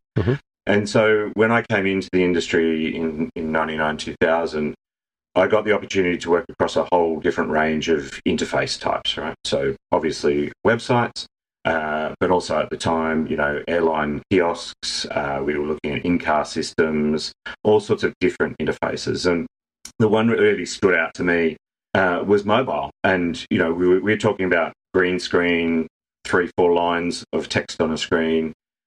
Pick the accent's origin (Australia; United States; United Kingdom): Australia; Central Coast, New South Wales; also born or lived in Sydney; I grew up briefly in Sydney, and then I moved to about an hour and a half north to the Central Coast.